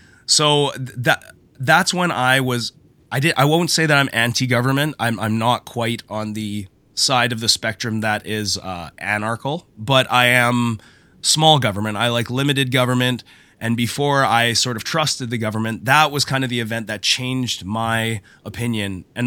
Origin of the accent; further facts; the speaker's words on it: Canada; Around COVID time, that is kind of when my mindset shifted as a Canadian.